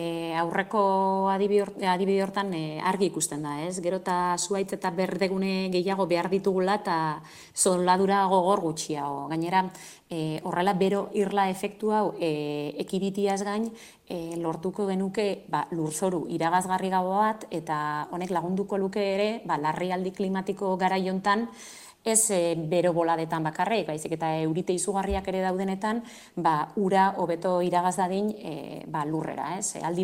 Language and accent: Basque; Arrasate, Basque Country, Spain; now in Pamplona, Spain; ni arrasatearra jatorriz da Iruñan bizi naiz